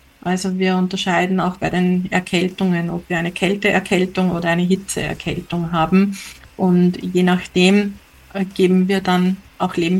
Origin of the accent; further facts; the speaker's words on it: Upper Austria, Austria; ich komme aus Oberösterreich, meine Uroma hat auch immer Suppen zum Frühstück gegessen